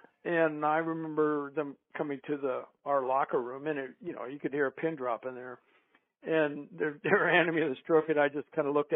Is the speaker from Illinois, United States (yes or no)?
yes; Chicago, Illinois, United States; Chicago's my hometown. I got a lot of relatives there, right?